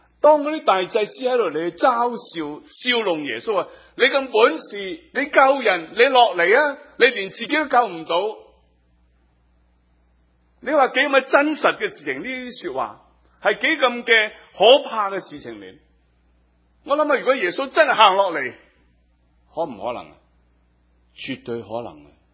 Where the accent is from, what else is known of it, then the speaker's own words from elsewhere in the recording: Hong Kong; 我嚟自香港，我系个香港人，我关心香港所发生每件嘅事情。